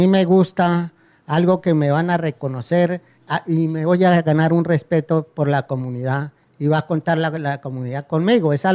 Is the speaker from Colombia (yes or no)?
yes; Arauca, Colombia; also born or lived in Santa Rosa de Viterbo, Boyacá; Yo nací en Santa Rosa de Viterbo y me crié en Arauca.